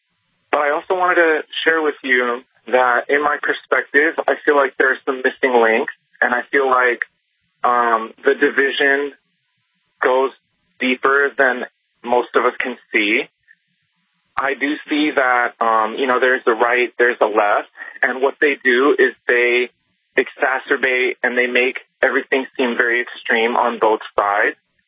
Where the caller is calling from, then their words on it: California, United States; And I'm calling from California, and I've been listening to you for 23 years